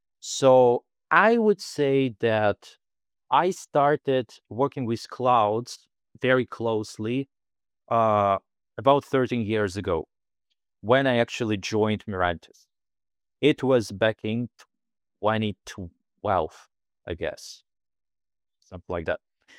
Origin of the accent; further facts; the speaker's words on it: Kharkiv, Kharkiv Oblast, Ukraine; English is a second language; I'm from Kharkiv, Ukraine.